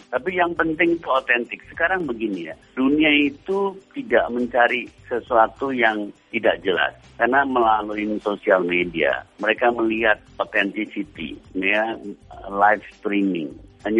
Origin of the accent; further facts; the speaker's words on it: Indonesia; Saya dari Indonesia.